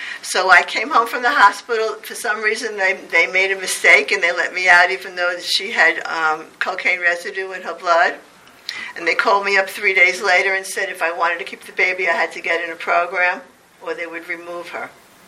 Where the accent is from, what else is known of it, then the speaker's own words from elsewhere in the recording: Brooklyn, New York, United States; I grew up in Brooklyn.